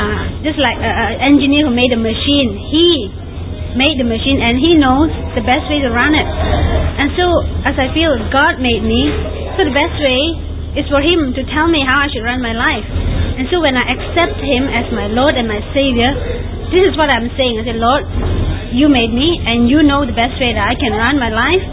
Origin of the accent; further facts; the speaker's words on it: West Malaysia, Malaysia; I come from West Malaysia, and I have been a Christian for 10 years. I accepted the Lord Jesus Christ at the age of 14